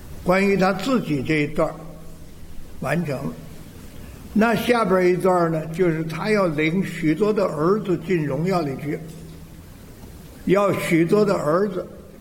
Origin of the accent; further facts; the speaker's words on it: Tianjin, China; born there; 像我就是生在河北省天津啊，然后啊这一辈子啊就哎呀经历了好多事儿